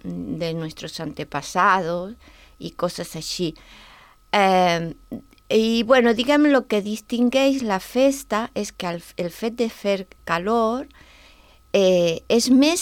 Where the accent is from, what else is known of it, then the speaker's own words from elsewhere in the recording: Tucumán, Argentina; jo sóc de Tucumà, no sé com seran, perquè, és clar, l'Argentina és molt gran